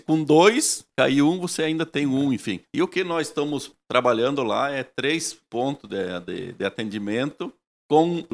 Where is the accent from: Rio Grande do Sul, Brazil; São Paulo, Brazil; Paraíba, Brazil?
Rio Grande do Sul, Brazil; Sananduva; Nós, sananduvense, porque eu sou de Sananduva, né? Todo mundo sabe disso.